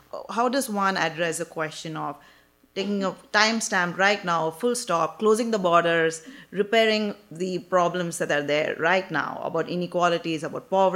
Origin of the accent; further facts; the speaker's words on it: Berkeley, California, United States; also born or lived in Toronto; I'm from Berkeley by way of Toronto and several other countries.